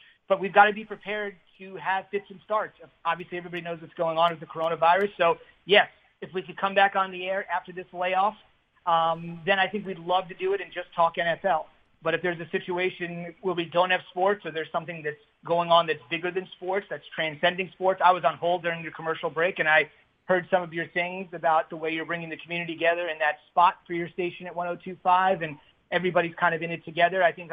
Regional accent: New Jersey, United States; I grew up in New Jersey, so right next to the first big sports radio station, WFAN in New York

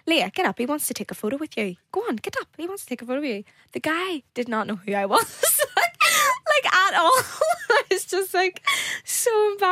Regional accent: Northern Ireland, United Kingdom; obviously I love where I come from, Northern Ireland, hence why my accent's not going anywhere.

